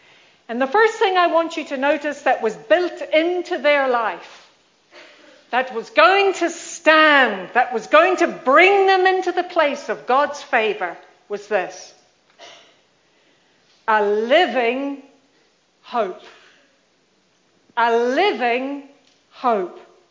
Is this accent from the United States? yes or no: no; New Zealand; I grew up in New Zealand, which is well known for its earthquakes. It sits right on the fault line.